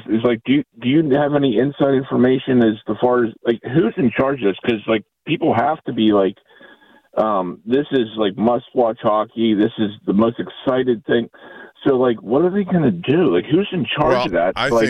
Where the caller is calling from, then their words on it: Arlington, United States; from Arlington.